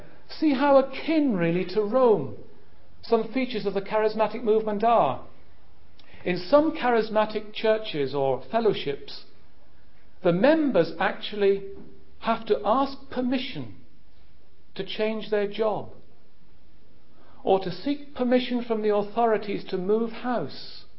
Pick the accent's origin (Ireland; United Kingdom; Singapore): United Kingdom; Ilfracombe, South West England; There is a case in Ilfracombe, in my hometown, which illustrates it very well.